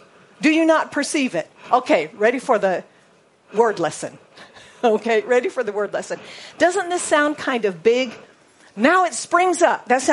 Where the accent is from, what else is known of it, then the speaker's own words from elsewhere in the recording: United States; But since I'm American, I'm going to say basil, okay?